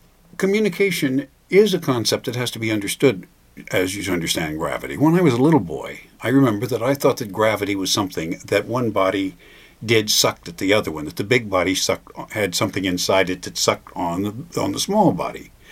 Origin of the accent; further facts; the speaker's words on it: United States; because I'm an American, because I'm an educated person